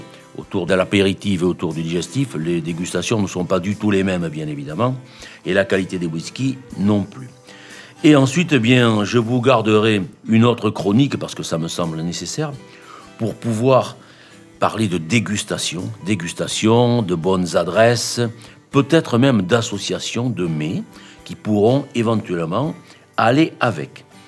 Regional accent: Nouvelle-Aquitaine, France; accent: Chalosse; mon accent des contrées profondes, non pas des Highlands, mais de la Chalosse.

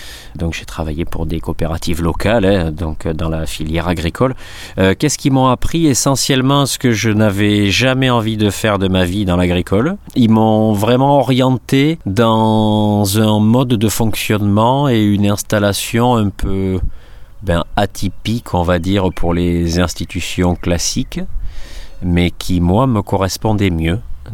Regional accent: Saint-Sever, Nouvelle-Aquitaine, France; donc l'associé de Marie. Moi je me suis installé, moi je suis un natif de Saint-Sevé et je me suis installé sur donc la ferme de mes grands-parents depuis 2010.

